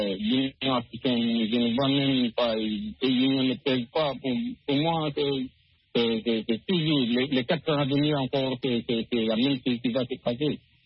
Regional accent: Guinea; moi, personnellement, je suis de Guinée

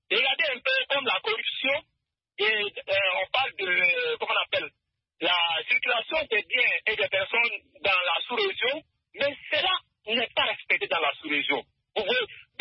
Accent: Côte d’Ivoire; Je suis un Ivoirien.

